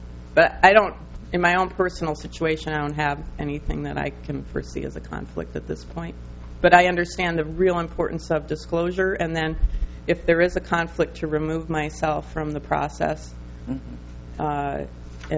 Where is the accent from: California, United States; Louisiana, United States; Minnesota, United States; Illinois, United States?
Minnesota, United States; Rochester; For example, I grew up near Rochester